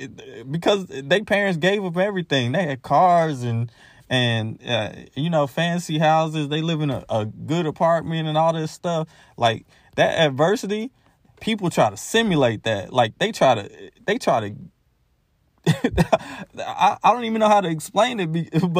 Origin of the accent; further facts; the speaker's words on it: Independence, Missouri, United States; Like, I grew up in Independence, so KCK is great.